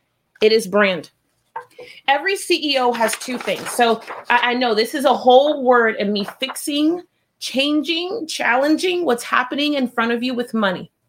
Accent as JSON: {"language": "English", "region": "Florida", "country": "United States", "said": "I'm from Florida. I head to North Carolina."}